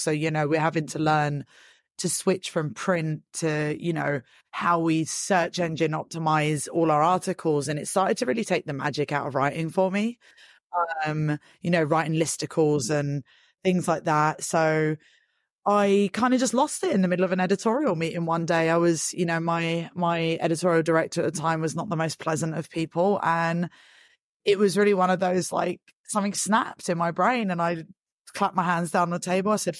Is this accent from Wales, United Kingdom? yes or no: no; Leytonstone, London, United Kingdom; moved away as an adult; now in Thailand; I was born and bred in Leytonstone, and I moved over to Asia when I was 21. So I've essentially spent most of my adult life here. I'm now almost 37, not ashamed to admit my age.